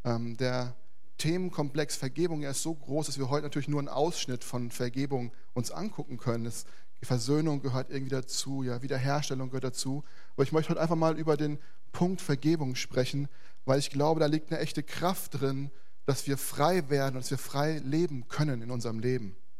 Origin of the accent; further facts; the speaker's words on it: Velbert, North Rhine-Westphalia, Germany; Ich komme aus Velbert, aus der Gemeinde, wo auch die Velberter Mission herkommt.